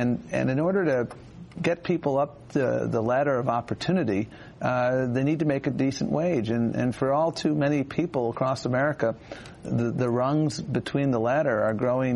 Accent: Buffalo, New York, United States; I grew up in Buffalo, New York, strong union town.

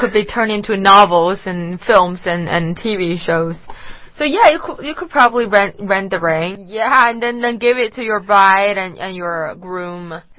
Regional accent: Beijing, China; Me, because I grew up in Beijing, so I would prefer sunny weathers because that's what happens to me every day when I was little.

